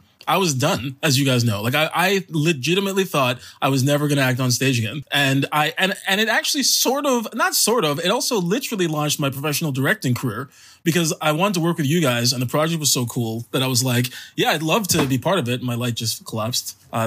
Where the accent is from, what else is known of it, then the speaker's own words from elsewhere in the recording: Montreal, Quebec, Canada; So I was born in Montreal in Côte-des-Neiges and then we moved to Pierrefonds, which is like a suburb of Montreal.